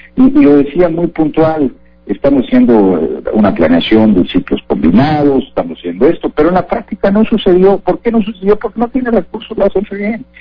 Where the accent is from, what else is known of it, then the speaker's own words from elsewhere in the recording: Baja California Sur, Mexico; no le tienen amor y cariño a nuestra tierra, que nacimos y vivimos en Baja California